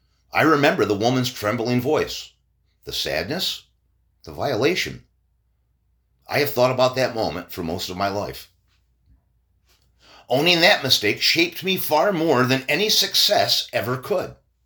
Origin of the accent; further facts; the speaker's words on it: Delmar, New York, United States; also born or lived in Endicott; I was born on September 21st, 1964, in Endicott, New York, in the Southern Tier. My father was beginning his teaching career at Tioga Central, and by the time I was young, we had settled in Delmar, where both my parents worked in the school system.